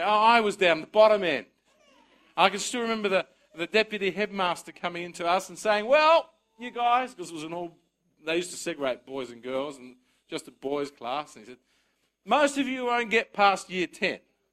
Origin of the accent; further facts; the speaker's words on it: Australia; My parents came here as migrants. I was born in Australia, but my parents both migrated to this country. And I can well still remember as a young boy growing up in Australia when migration was just beginning